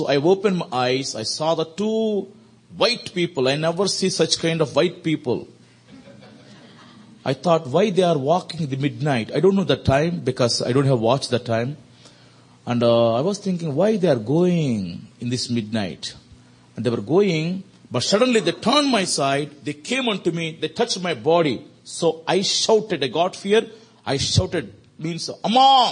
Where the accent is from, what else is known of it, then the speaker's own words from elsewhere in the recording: South India, India; I'm from South India.